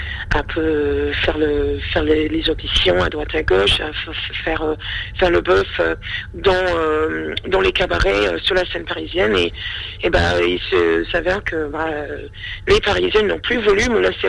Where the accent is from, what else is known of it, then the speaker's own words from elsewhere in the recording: Florida, United States; Tous les ans pendant mes grandes vacances. Et j'en profite, je rentre chez moi en Floride.